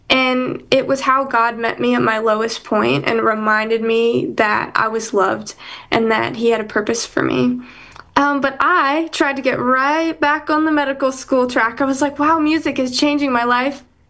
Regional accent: Delaware, United States; now in Nashville, United States; I was born and raised in Delaware, so I am kind of an East Coast girly at heart, even though that's not something I love to say in Nashville.

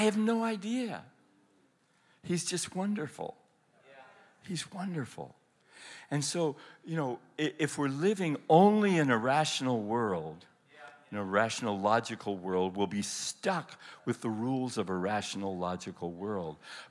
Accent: Colorado, United States; I'm from Colorado. We're all hunters, and so we've got all this wild game frozen.

